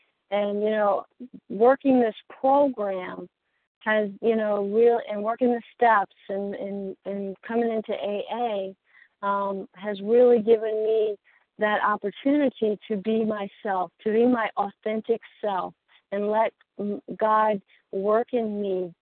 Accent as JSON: {"language": "English", "region": "Mississippi", "country": "United States", "lives_now": "North Carolina, United States", "said": "I'm from Mississippi, so I'll try to talk faster than normal."}